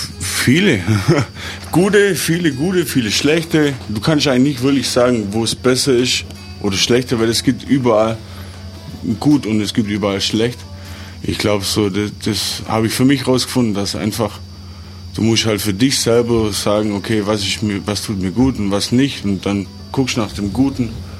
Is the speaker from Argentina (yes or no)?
no; Möcklingen, Baden-Württemberg, Germany; Jein, ich komme aus Möcklingen. Das ist so ein Vorort.